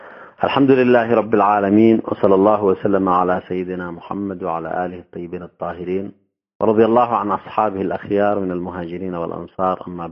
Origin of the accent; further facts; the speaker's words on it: Yemen; عندما نأتي إلى موروثنا نحن كشعب يمني، وما هي هويتنا، وما هو انتماؤنا الذي نبني عليه مسيرة حياتنا وطريقة حياتنا